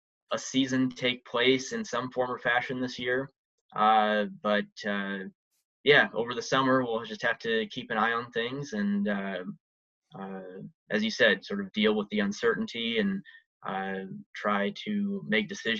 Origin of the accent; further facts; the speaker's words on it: Iowa, United States; Well, I grew up in Eastern Iowa, so I was a Hawkeye fan.